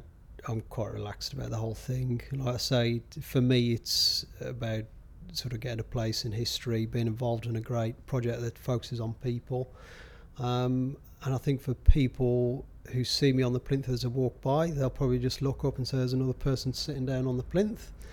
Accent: London, United Kingdom; born there; I was born in London, so it'd be interesting to see how it looks from the plinth. So despite the accent, I was actually born here.

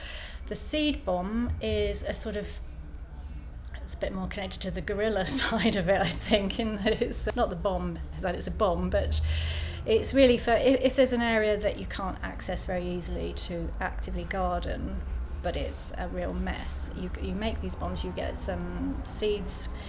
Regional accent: Bournemouth, South West England, United Kingdom; I'm 45, and I'm from Bournemouth in Dorset.

